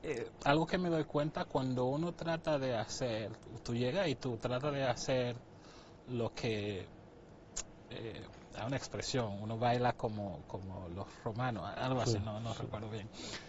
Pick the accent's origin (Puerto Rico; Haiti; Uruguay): Haiti; moved away as an adult; also born or lived in Dominican Republic; Emigré de Haití a República Dominicana.